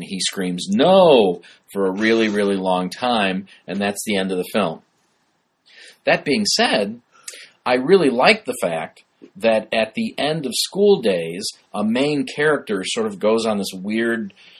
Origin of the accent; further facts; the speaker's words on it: Bellwood, Illinois, United States; Because I grew up in Bellwood, Illinois, which is where the theater was.